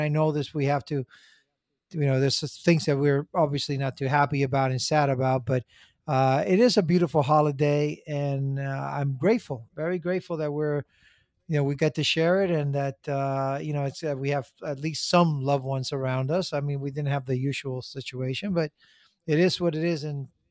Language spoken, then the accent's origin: English; Miami, Florida, United States; We grew up together in Miami, and it's just awesome.